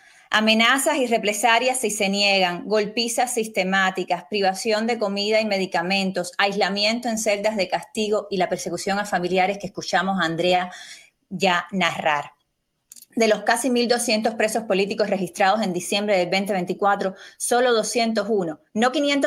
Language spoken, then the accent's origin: Spanish; Cuba; los dictadores cubanos mantienen eficientemente en mi país